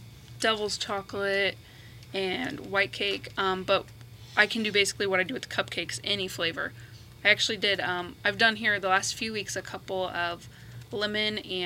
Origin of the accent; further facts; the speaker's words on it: Rensselaer, United States; We're all from Rensselaer. Mm-hmm. Yeah. So we live there. And, you know, we've all grown up with the bakery.